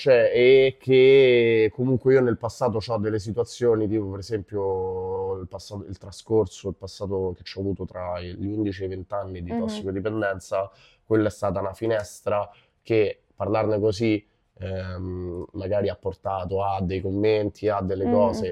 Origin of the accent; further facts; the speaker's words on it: Rome, Lazio, Italy; essendo nato e cresciuto a Roma, tra l'altro Centocelle